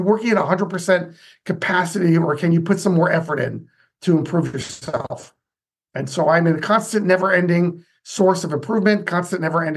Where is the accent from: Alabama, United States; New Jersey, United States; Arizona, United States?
New Jersey, United States; I grew up in New Jersey, United States, in a blue-collar type of home, middle-class blue-collar, we call that.